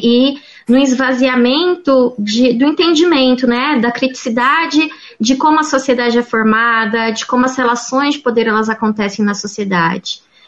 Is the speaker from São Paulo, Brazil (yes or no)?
no; Maringá, Paraná, Brazil; eu sou daqui da região de Maringá